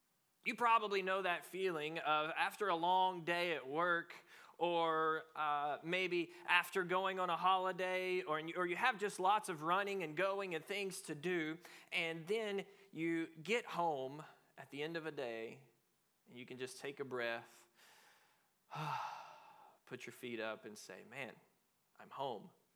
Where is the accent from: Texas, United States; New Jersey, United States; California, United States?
Texas, United States; now in Durban, South Africa; We came from Texas and helped plant the church. And we had to go back to the States.